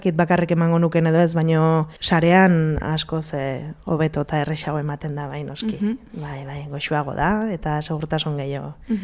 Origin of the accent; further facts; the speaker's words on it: Baztan, Navarre, Spain; also born or lived in Hondarribia; now in Bera, Spain; Hondarribi tarra sortzez, baina baztandarra izatez, erranen dut, eta orai beran bizi naiz.